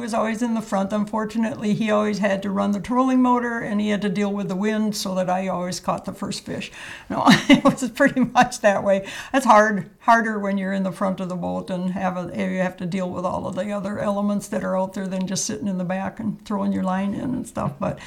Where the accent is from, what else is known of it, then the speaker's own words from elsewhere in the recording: Hancock, Wisconsin, United States; Okay, I grew up in Hancock, Wisconsin.